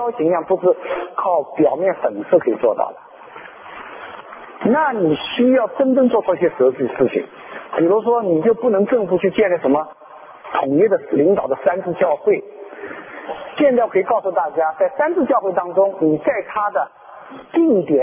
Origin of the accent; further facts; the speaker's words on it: China; 特别是我们从大陆来的更知道了